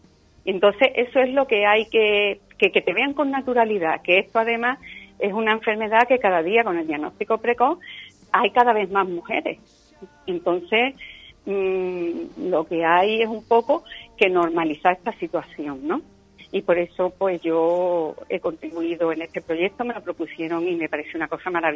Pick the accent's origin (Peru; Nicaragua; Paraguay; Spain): Spain; Tarifa, Andalusia; Aquí ahora mismo en mi tierra, y fenomenal.